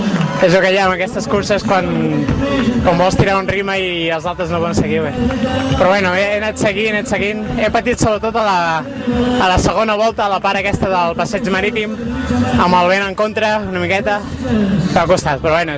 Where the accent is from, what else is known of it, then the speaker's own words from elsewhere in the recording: Vilafranca del Penedès, Catalonia, Spain; Home, aquí quasi porto des de petit. Des dels 5 anys porto aquí a Vilafranca. Soc de Vilafranca, porto vivint allà des dels 5 anys, imagina.